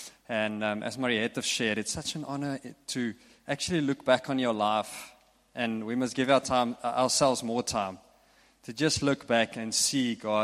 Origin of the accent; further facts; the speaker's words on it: Bloemfontein, Free State, South Africa; I grew up in the States, Bloemfontein, Free States, in the middle of South Africa.